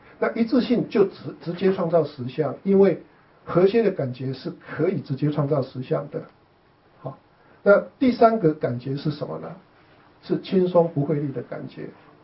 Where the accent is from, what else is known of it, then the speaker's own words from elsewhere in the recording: China; 所以我们中国人常常会用大吉大利啦